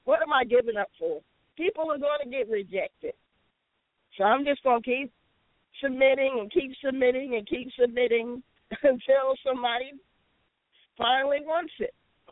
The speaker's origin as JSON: {"language": "English", "region": "New York", "country": "United States", "said": "Because I'm from New York."}